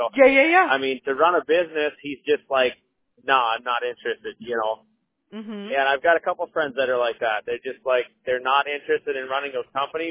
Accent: Pillager, Minnesota, United States; I've been here for 25 years. I was born in Brainerd and raised in Pillager. I got a lot of friends that are, you know, the farming. I grew up on a 150-acre cattle ranch.

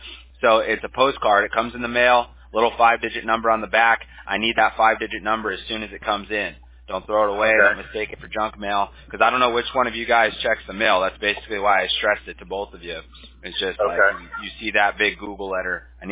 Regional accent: California, United States; But I grew up in California, so we used to go deep sea fishing.

